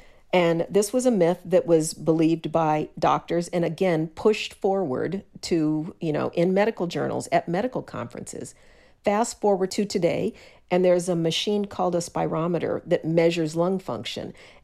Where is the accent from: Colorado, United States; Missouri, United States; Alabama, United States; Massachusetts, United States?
Colorado, United States; Denver; I was raised in Denver, which is the Mile High City.